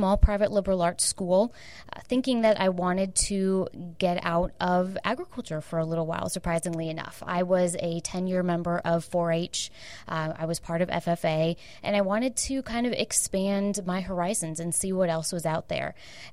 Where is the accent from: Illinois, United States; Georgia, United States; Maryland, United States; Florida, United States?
Illinois, United States; Galesburg; now in Washington, D.C., United States; I grew up in Galesburg, Illinois, between Peoria and the Quad Cities, if you know any geography in Illinois. Came out to D.C. for 2 years